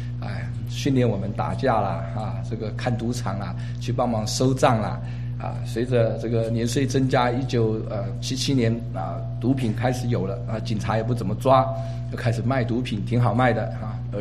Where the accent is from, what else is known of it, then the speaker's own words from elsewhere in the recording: Taiwan; born there; 我是在台湾出生的纯种四川人，那我的父母亲啊，在49年的时候啊，跟着国民党政府就啊去了台湾